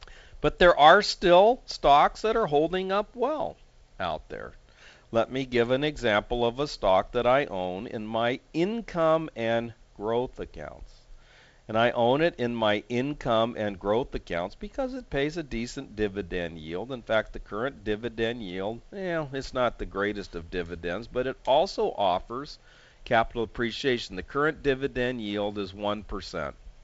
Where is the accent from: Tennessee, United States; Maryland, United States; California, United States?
California, United States; San Diego; It was right next to the housing complex, the condo complex where I grew up in San Diego.